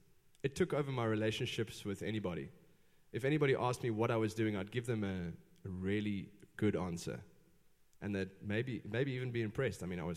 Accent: England, United Kingdom; and I was the drummer, and I'm English.

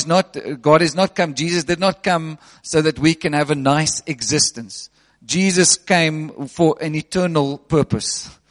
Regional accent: Western Cape, South Africa; because I come from the Cape.

